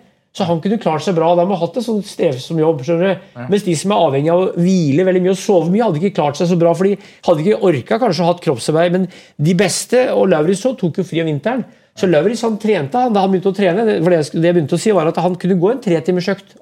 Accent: Brumunddal, Innlandet, Norway; For i 1913 så var det hovedlandsrenn i Furnes og Brumdalen, der jeg vokste opp.

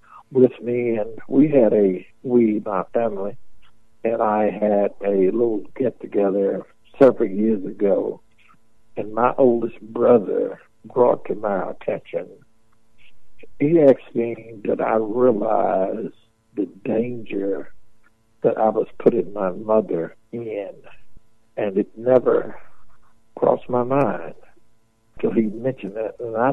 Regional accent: Milwaukee, Wisconsin, United States; born there; just so happened I was born in Milwaukee, Wisconsin. Just born there.

